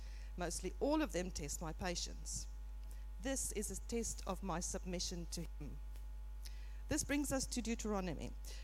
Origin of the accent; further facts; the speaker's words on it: South Africa; for those who don't know me. I was born and raised in South Africa, hence my beautiful accent. I grew up in a Christian home with my mum, dad, and my sister.